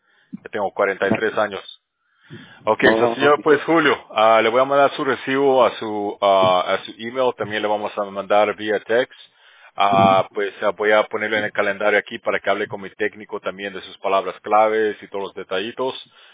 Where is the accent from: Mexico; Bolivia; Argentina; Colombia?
Bolivia; accent: Bolivian; now in United States; O ya se me perdió, creo, mi acento boliviano.